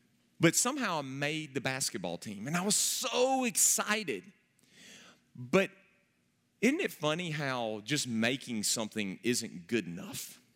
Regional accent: Gaffney, South Carolina, United States; and I grew up together over in Gaffney.

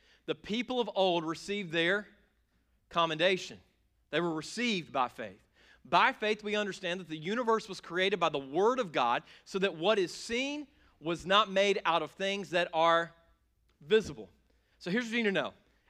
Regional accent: Greenville, South Carolina, United States; I grew up in South Greenville. I had parents that loved each other.

